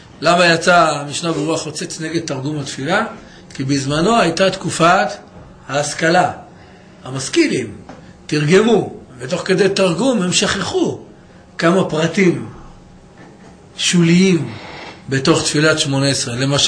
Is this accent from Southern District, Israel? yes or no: no; Jerusalem, Jerusalem District, Israel; גדלנו בבוכרים, אז חצי מהבוכרים זה פרסית.